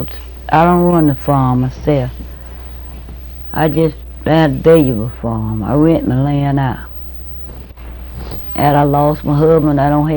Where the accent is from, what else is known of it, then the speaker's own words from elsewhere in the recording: United States; born there; I was born in Sumter County.